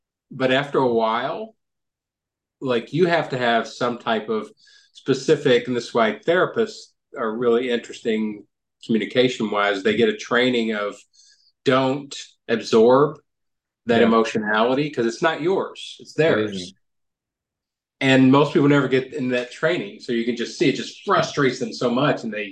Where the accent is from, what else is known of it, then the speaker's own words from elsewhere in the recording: Kentucky, United States; Yeah, maybe it's because I grew up in Kentucky, in a working class Kentucky, which was a fairly limited communication option environment.